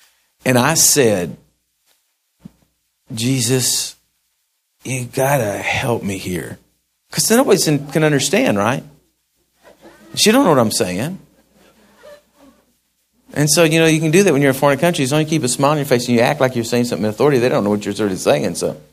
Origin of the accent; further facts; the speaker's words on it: United States; customarily as an American, I'm a guest and guests should not